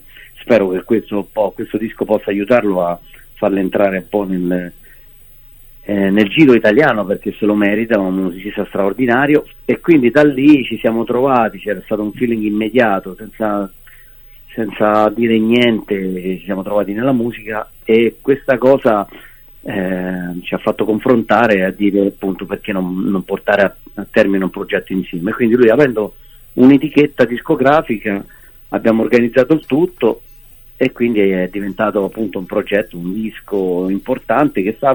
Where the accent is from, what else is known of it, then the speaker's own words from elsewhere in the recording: Terracina, Lazio, Italy; Provincia di Latina, Terracina. Ci teniamo molto, ecco.